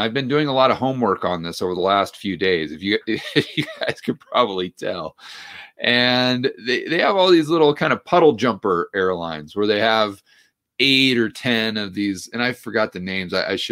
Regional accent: United States; I can go anywhere I want. I'm an American.

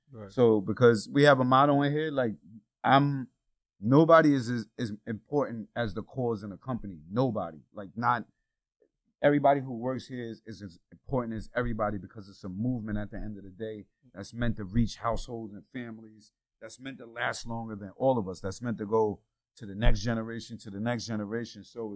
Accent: Yonkers, New York, United States; I'm from Yonkers, New York, and made it rapping.

